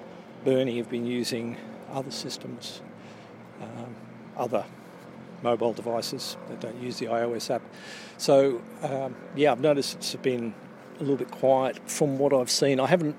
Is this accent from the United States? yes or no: no; Australia; I'm Australian